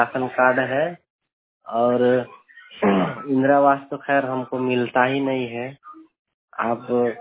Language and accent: Hindi; Jigina, India; मेरा गांव जिगिना है, मैं मायाडांड प्रखंड से पढ़ता हूँ।